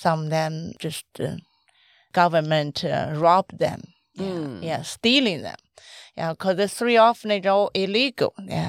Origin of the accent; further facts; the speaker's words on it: Inner Mongolia, China; Yeah, that's right. Yeah, we grew up in the Mongolia Gobi Desert. And the Mao Su is half desert, half grassland.